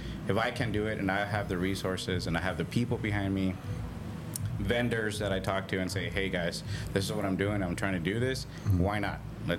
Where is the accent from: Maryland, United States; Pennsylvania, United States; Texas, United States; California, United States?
Texas, United States; Alamo; I'm originally from South Texas, so I grew up in Alamo, the city of Alamo.